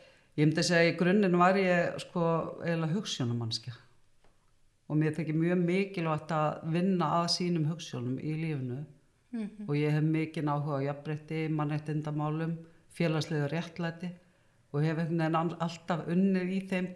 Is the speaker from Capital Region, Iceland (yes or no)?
yes; Hafnarfjörður, Capital Region, Iceland; also born or lived in Reykjavík; ég Hafnfirðingur. Ég held ég sé nú örugglega fædd í Reykjavík, minni það. En ég fædd og uppalinn í Hafnarfirði, sem sagt, alinn upp hérna í gamla miðbænum og bý þar ennþá.